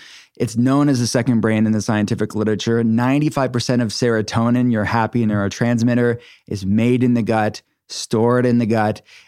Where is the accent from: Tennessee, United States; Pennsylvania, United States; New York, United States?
Pennsylvania, United States; Pittsburgh; published out of the University of Pittsburgh, my city, my hometown, where my functional medicine telehealth center is based.